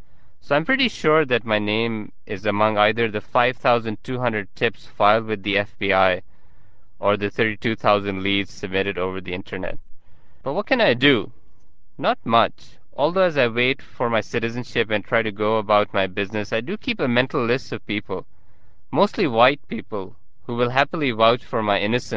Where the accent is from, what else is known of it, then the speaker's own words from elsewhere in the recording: Pakistan; now in United States; I've lived in the U.S. for the last 13 years, and I'm just months away from becoming hyphenated forever as a Pakistani-American.